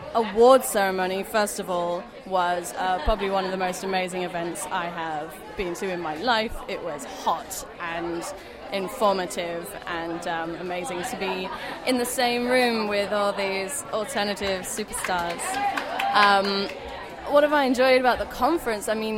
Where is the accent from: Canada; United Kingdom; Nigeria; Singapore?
United Kingdom; I'm a British dominatrix, and I'm here because I want to meet people like me.